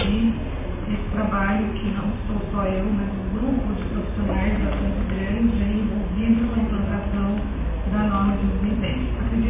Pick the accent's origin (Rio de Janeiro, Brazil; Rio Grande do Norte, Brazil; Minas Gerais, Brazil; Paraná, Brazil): Paraná, Brazil; now in São Paulo, Brazil; Eu sou paranaense de Vasco, mas estou radicada em São Paulo há muitos anos, onde ainda é muito próximo da minha terra natal.